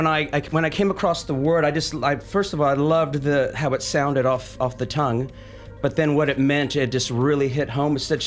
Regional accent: Huntington Beach, California, United States; now in New Zealand; grew up in Huntington Beach, California.

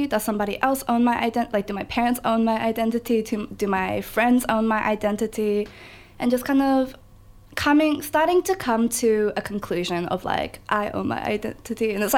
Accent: New Zealand; afraid of who you could be as an Asian girl growing up in Aotearoa

